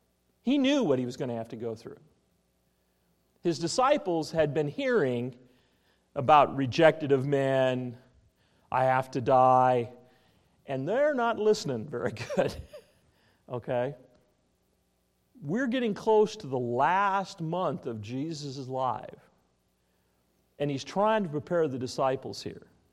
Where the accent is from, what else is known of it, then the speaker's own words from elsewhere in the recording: Spokane, Washington, United States; I grew up in Spokane, and we get snow and we get lightning in the summer, but never snow and lightning at the same time.